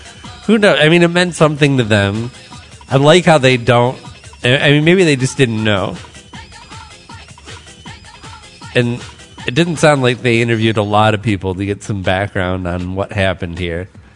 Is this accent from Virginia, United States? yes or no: no; Illinois, United States; An Illinoisian. An Illinois. What are we again? Illinoisites? Illinoisians? I'm from Illinois.